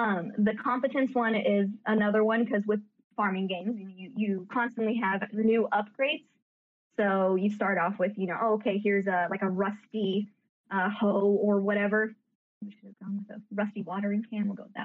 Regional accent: United States; accent: American; now in Ireland; which is funny because I know you guys can probably all tell that my accent is American, but I actually live in Ireland, who's the Euro.

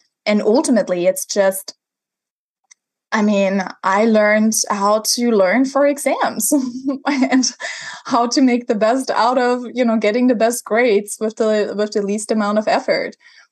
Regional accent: Germany; English is a second language; I'm come from Germany

